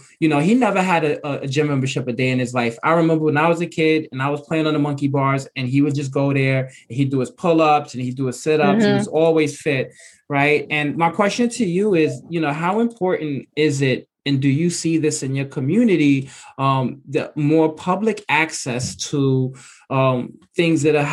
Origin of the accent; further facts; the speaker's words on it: Bronx, New York, United States; even growing up in the Bronx, within a 10 blocks radius, I can count how many liquor stores, how many Chinese restaurants, how many Kennedy Fried Chicken, how many McDonald's there are before you see anything healthy.